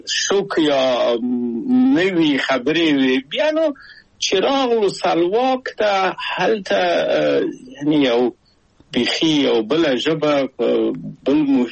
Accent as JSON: {"language": "Pashto", "region": "Kabul", "country": "Afghanistan", "moved": "as an adult", "lives_now": "Czechoslovakia", "said": "او زه له کابله په یو دولتي بورس چکسلواکیا ته راغلم."}